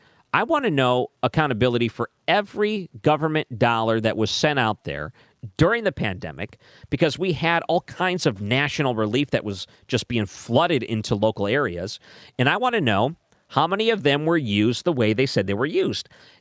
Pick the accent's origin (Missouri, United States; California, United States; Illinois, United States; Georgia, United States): Missouri, United States; I mentioned before, I come from Missouri